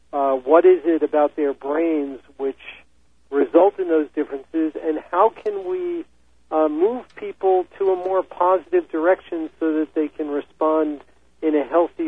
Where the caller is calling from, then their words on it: Madison, Wisconsin, United States; Madison, Wisconsin.